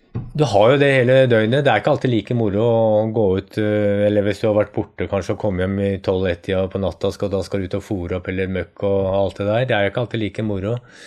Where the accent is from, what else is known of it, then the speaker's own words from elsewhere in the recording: Østmarka, Oslo, Norway; Når jeg vokste opp, så var jeg på skauen hver eneste helg. Jeg vokste opp nede I Østmarka, vi dro på skauen hver helg.